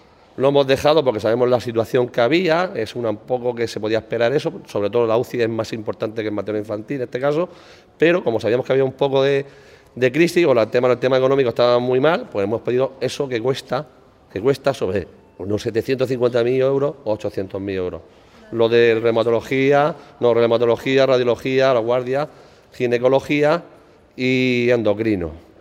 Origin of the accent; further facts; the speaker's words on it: Region of Murcia, Spain; somos ciudadanos murcianos que pagamos nuestros impuestos